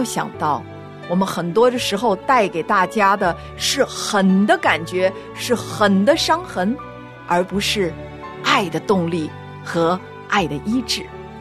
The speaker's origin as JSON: {"language": "Chinese", "country": "China", "said": "而有些时候呢，我们中国人所谓的那个谦虚的心态啊"}